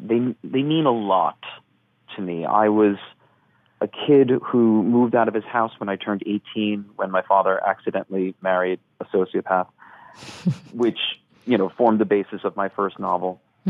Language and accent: English; New Jersey, United States; now in New York City, United States; I'm from here originally, as is Floyd. We're both. I'm from New Jersey.